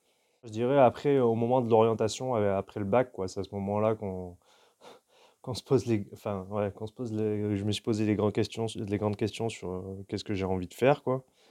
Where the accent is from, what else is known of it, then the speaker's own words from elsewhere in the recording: south of France, France; ils ont assez rapidement déménagé dans le sud de la France, là où moi je suis né, et puis là où j'ai grandi et là où ils habitent toujours.